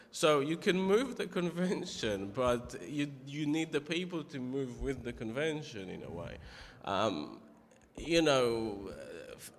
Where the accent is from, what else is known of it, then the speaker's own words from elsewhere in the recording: United Kingdom; I mean, even being a British writer, is you're kind of excluded from the American sphere.